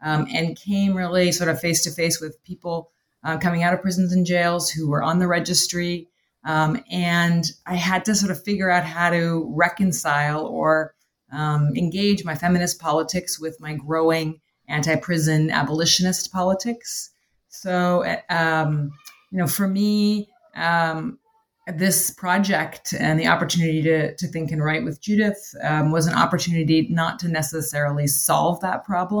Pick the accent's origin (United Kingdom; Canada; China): Canada; now in United States; I am from Canada originally.